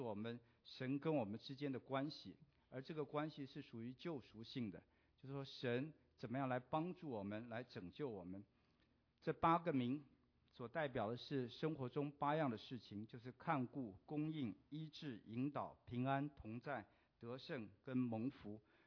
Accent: China; 我们中国人也很会写诗，我们所喜爱的唐诗距离现在大概是1000年前

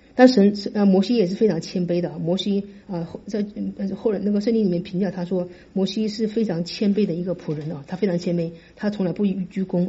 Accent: China; 就像我们中国人说起孔子或怎么样啊

